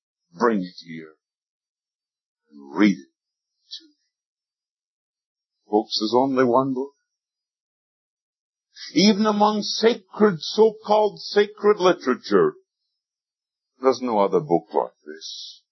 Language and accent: English; Scotland, United Kingdom; not too far from where I was born and raised in Scotland.